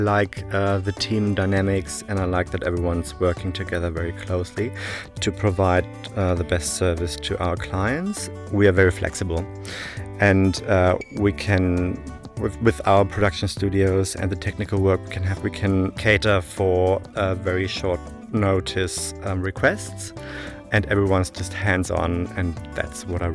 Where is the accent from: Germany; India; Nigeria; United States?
Germany; English is a second language; moved away as an adult; And I'm from Germany, grew up there.